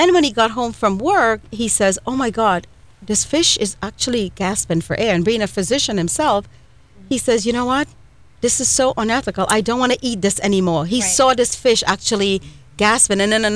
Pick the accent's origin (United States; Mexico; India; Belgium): India; obviously I'm Indian